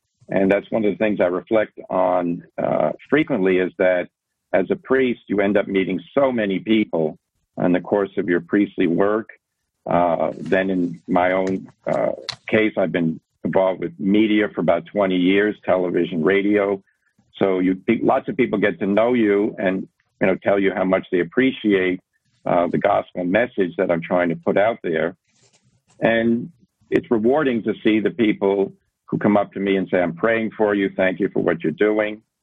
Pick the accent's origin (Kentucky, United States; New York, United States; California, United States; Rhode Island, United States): New York, United States; Brooklyn; born there; Yes, I was born in Brooklyn, New York, 1959. My parents came, my mom from Brooklyn, my dad from New Jersey, and they both Catholic, both practicing Catholics